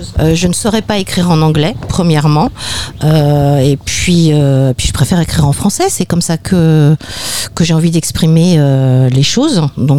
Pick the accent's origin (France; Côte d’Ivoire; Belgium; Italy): France; Limours, Île-de-France